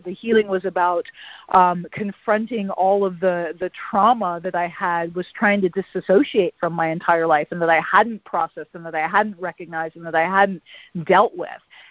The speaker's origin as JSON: {"language": "English", "town": "Washington", "region": "District of Columbia", "country": "United States", "tie": "born there", "also_born_or_lived": "Detroit", "said": "So my family is from Detroit. I was born in Washington D.C., but my mom and my dad were both from Detroit. And so when I was a teenager, and in college, I was living in Detroit"}